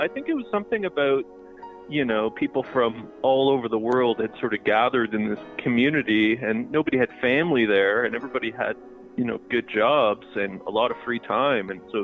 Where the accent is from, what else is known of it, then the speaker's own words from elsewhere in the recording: Ontario, Canada; moved away as an adult; Yeah, like I grew up around here in Ontario, went to school here.